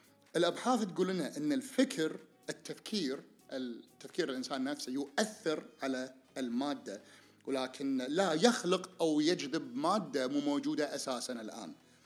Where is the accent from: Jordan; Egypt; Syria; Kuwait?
Kuwait; بس كوني أنا كويتي اللي ناس قاعد يروجوا له بالكويت